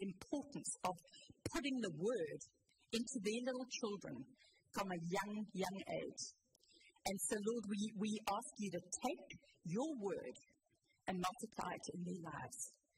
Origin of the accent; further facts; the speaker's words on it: South Africa; moved away as an adult; now in Cranbrook, Canada; from South Africa 21 years ago with my husband, Rod, and our three children, Kerry, Callum, and Laura. We came directly from South Africa, more than halfway around the world, to little old Cranbrook.